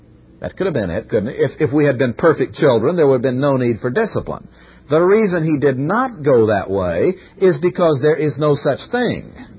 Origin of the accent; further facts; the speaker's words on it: Missouri, United States; And this is appropriate since we're from Missouri. Our state animal is the donkey